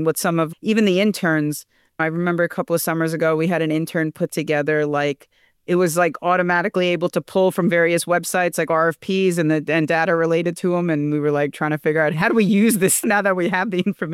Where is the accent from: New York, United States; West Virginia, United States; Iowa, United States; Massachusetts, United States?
New York, United States; Mineola; And I grew up in Mineola, so a lot of the third track work with the raising tracks and lowering tracks, and it's changed.